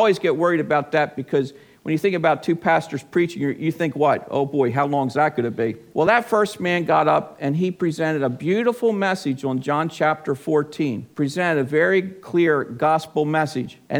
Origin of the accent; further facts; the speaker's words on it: New Jersey, United States; We grew up in both in New Jersey, maybe 50 miles apart, give or take.